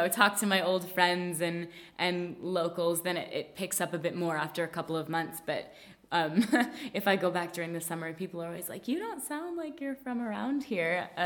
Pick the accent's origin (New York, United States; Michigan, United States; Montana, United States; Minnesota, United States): Michigan, United States; Detroit; accent: not strongly Midwestern; now in United Kingdom; I'm American. I grew up in Detroit, Michigan, where I lived for 17 years. Neither of my parents are from Michigan originally, so I never really had a very strong Midwestern accent.